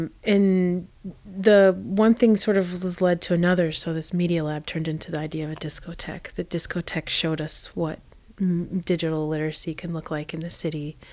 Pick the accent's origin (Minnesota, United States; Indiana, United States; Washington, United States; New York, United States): Indiana, United States; I grew up in Indiana and I was one of four families of color.